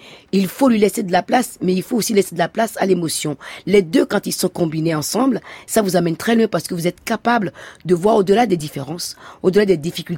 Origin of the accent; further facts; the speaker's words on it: Benin; mais pour moi, en tant que béninoise